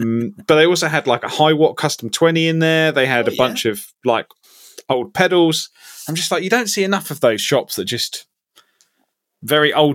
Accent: Ipswich, East of England, United Kingdom; So now I have moved back to my hometown temporarily of Ipswich in Suffolk.

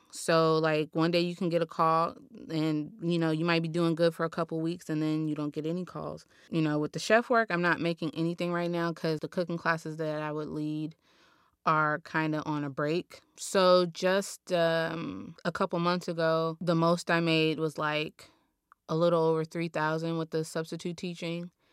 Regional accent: Los Angeles, California, United States; I was born and raised here in South Los Angeles. I'm 29. I left home when I was like 17 to go to culinary school.

